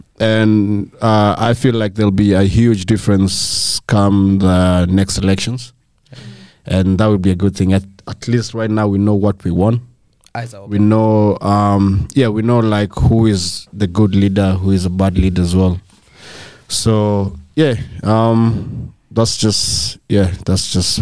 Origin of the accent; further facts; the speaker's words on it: Kenya; Actually, being a Kenyan, it's been really a sad week as well.